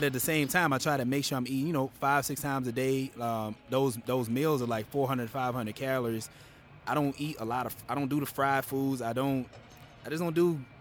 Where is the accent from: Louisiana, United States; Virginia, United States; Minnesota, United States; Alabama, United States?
Louisiana, United States; Shreveport; And Shreveport, that's my hometown, Shreveport, Louisiana